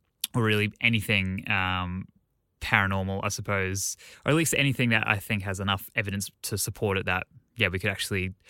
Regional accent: Australia; as an Australian.

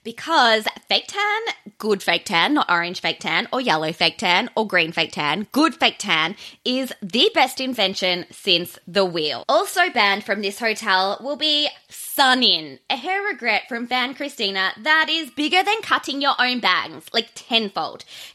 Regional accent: Australia; because I'm Australian, I'm a bogan

